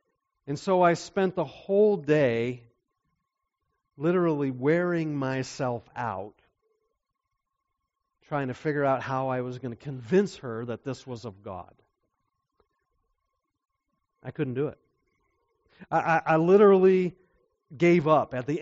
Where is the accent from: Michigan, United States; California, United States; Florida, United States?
Michigan, United States; Alpena; I was very excited because I grew up in Alpena. My family was there. When I was 18 years old, I left home.